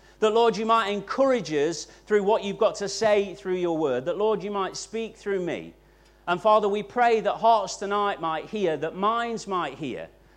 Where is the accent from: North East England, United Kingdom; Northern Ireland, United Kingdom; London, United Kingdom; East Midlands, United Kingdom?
East Midlands, United Kingdom; now in Nottinghamshire, United Kingdom; I live in Nottinghamshire, and my wife's from Yorkshire. Why did Yorkshire get a whoop? And I'm from Derbyshire.